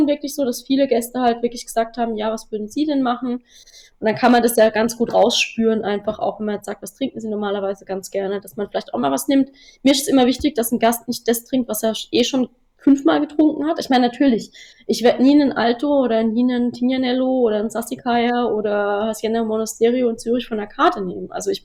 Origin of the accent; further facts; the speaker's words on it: Germany; ein bisschen Deutschland ist halt auch nicht verkehrt, weil so als Deutsche, das wird es immer geben